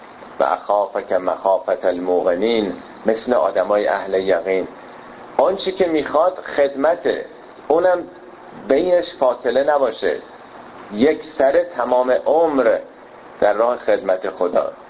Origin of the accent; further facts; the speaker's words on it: Iran; دابلاش برای ما ایرانی هستیم و با شعر و ادبیات ارتباط بیشتر داریم